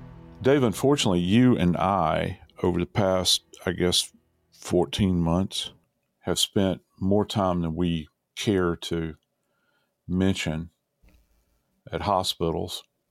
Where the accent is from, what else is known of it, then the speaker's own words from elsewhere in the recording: the South, United States; Being a Southerner, people will say, well, why do you continue to live in the South?